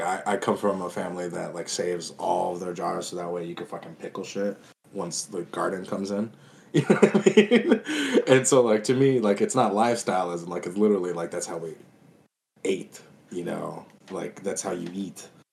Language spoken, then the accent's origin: English; South Dakota, United States; I am Ogala Lakota from Pine Ridge Indian Reservation.